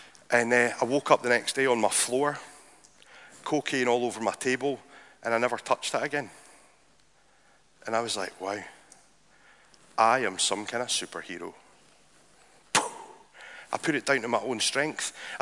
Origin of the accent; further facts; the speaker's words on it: Scotland, United Kingdom; And growing up in Speyside, you know, there's not much demand for superstar DJs, so you've kind of got to work at it.